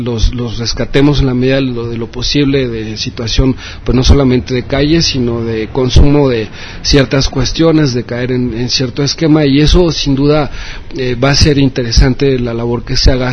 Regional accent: Mexico; establecer esa identidad común entre todos los mexicanos, como mexicanos que somos

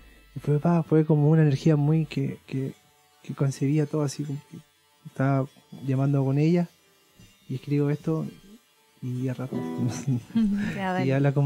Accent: San Antonio, Valparaíso, Chile; ya estoy acá, pero soy de San Antonio

